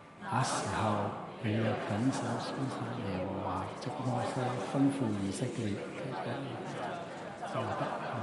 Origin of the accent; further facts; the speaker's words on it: Hong Kong; 我就是小学和中学呢都是在香港，即是我在隔离出世，小学中学都在这里读书的。那我就四年前去了柬埔寨在那边宣教，那刚刚回到香港两个礼拜多些。